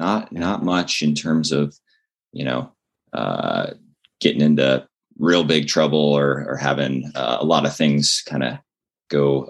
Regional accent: Midwest, United States; I was brought up in the Midwest. I was brought up in church.

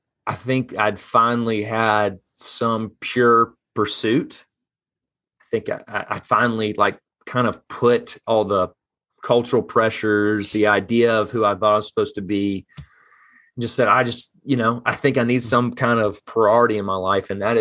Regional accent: Birmingham, Alabama, United States; Take me anywhere but my hometown, right?

